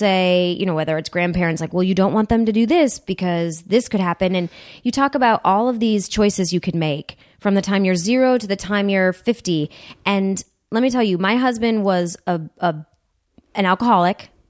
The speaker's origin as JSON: {"language": "English", "town": "Huntington Woods", "region": "Michigan", "country": "United States", "tie": "born or raised there", "said": "It was strange because I grew up about 2 miles outside of the city. It's a city called Huntington Wood"}